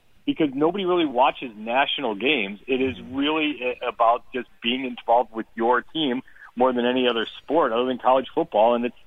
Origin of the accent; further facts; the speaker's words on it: Minneapolis, Minnesota, United States; I grew up in Minneapolis.